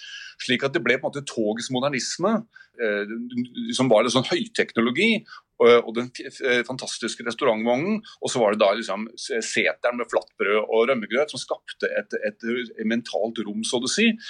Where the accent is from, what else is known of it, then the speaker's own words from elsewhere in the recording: Oslo, Norway; Jeg er fra Oslo